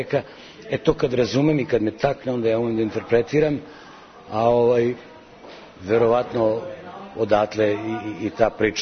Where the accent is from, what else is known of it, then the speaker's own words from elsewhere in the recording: Belgrade, Serbia; born there; Ja sam Beograđanin po nacionalnosti, rođen sam u ovom gradu, ali imam taj dar, verovatno to je posebna vrsta sluha, imam dar za dijalekte.